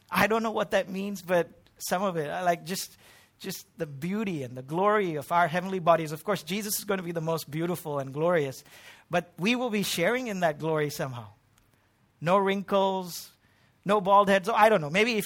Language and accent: English; Pune, Maharashtra, India; I grew up in Pune, which was Anglo-Indian and British, right?